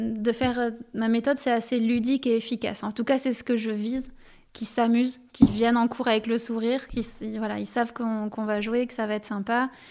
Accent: France; accent: French; Je parle avec mon accent pourri français.

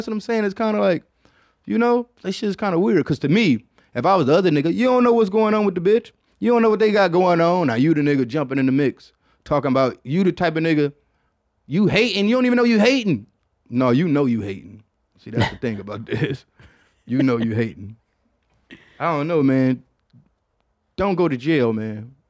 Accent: São Paulo, Brazil; I'm from Sao Paulo, Brazil. Have you ever been to South America? Any stories about us third world people?

